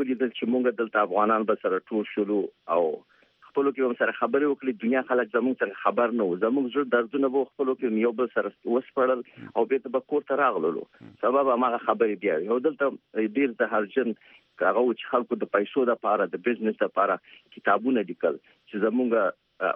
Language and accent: Pashto; Peshawar, Khyber Pakhtunkhwa, Pakistan; زه ورکوټه غاښتم، زه په پېښور کې غاښتم.